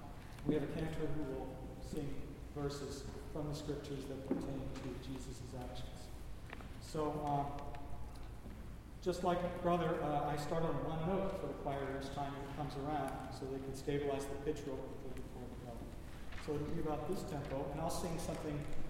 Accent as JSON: {"language": "English", "town": "Carefree", "region": "Arizona", "country": "United States", "said": "from Carefree, Arizona, which is just north of Phoenix."}